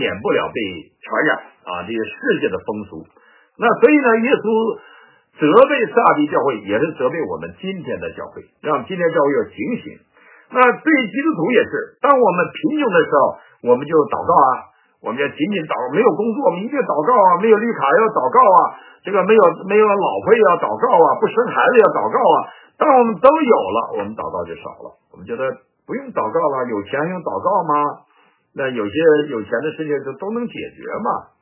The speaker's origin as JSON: {"language": "Chinese", "region": "Northeast China", "country": "China", "said": "这个但我也是东北人，但我没那么狡猾了"}